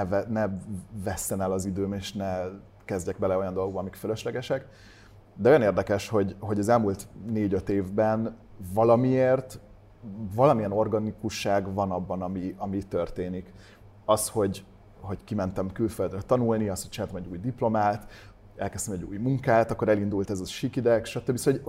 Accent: Hungary; Igen, magyarként egyedül, és akkor mindenhonnan a világ tájára nagyon izgalmas volt.

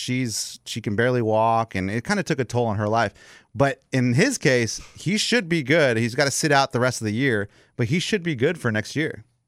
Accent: Texas, United States; Now, I am American, four generations American. After that, I think my grandmother was born in Mexico. But other than that, I am American, four generations here in Texas.

